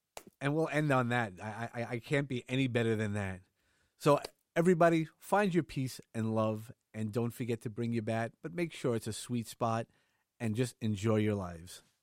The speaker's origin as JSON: {"language": "English", "town": "Brooklyn", "region": "New York", "country": "United States", "accent": "Brooklyn", "said": "again, playing on my Brooklyn accent, but it really is knowing somebody."}